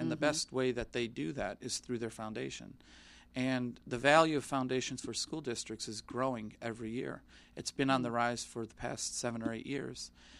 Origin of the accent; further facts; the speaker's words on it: Detroit, Michigan, United States; now in Dearborn, United States; I was born and raised in Detroit, product of Detroit Public Schools